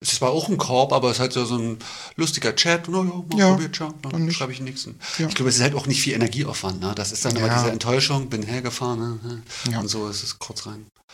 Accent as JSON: {"language": "German", "country": "Austria", "said": "Ich komme aus Österreich."}